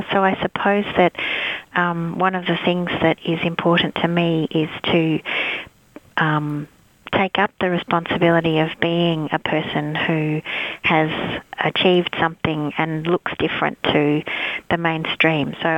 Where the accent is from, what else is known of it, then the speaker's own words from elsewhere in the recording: Australia; So when I was growing up in Australia, it would never be unremarked upon that I was not in quotation marks Australian.